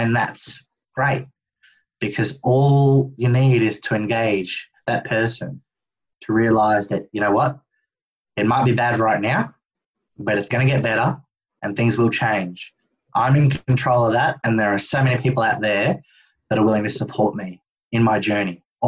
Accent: Mauritius; Obviously, having a cultural background, I love my Indian food. I love my Italian food. I love my Mauritian food, because I'm from Mauritius, which is Indian-inspired.

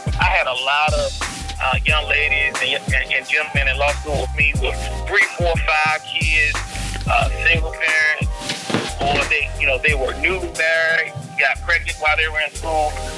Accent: Little City, North Carolina, United States; now in Greenville, United States; started practicing law back in my hometown, a small country town called Little City, North Carolina. And from there, we moved to Greenville, North Carolina.

